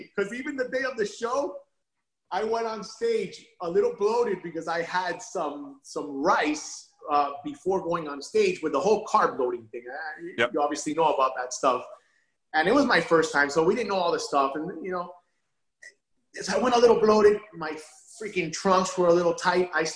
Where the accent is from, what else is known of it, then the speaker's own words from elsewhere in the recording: Miami, Florida, United States; I'm competing now in the transformation division again in Miami, because I'm from Miami.